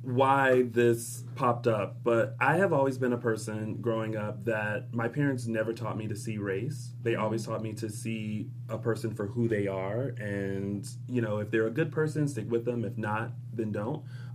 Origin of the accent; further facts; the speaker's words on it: the South, United States; I mainly grew up in the South.